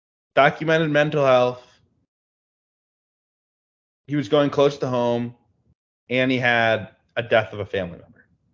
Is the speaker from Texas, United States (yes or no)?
yes; Houston, Texas, United States; He's from Maryland, but I grew up in Houston.